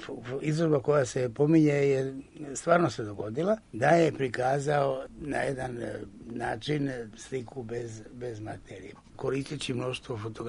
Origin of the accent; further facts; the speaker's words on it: Užice, Šumadija and Western Serbia, Serbia; mi smo iz Užica i tako